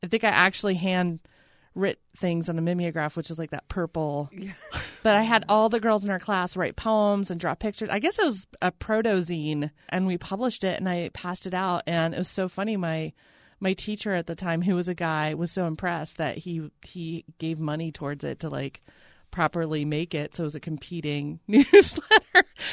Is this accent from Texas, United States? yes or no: no; Fort Collins, Colorado, United States; I grew up in Fort Collins, Colorado, Kansas and Colorado. It's where I grew up.